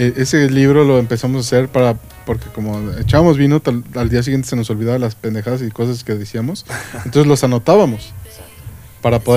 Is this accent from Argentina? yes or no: no; Mexico; Porque soy mexicano.